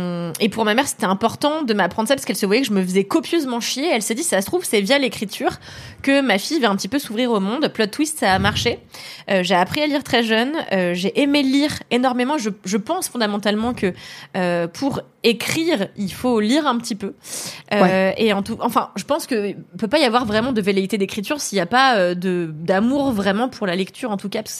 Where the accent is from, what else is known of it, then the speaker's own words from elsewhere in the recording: Levallois-Perret, Île-de-France, France; j'ai grandi à Levallois, dans une école de blancs, avec des blancs riches, que moi, j'étais pas blanche, que j'étais pas blanche, mais à la fois, j'étais pas d'origine nord-africaine